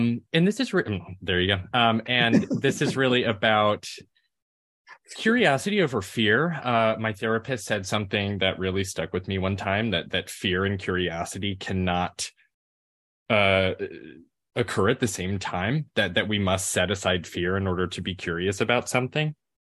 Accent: Memphis, Tennessee, United States; I grew up in Memphis, Tennessee. It's a mid-sized city in the Bible Belt of the American South.

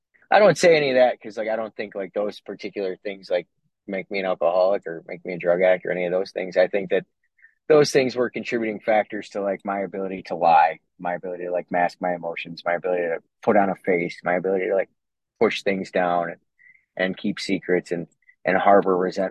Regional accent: Cleveland, Ohio, United States; born there; And I was born in a city, I guess it's probably I was born in Cleveland.

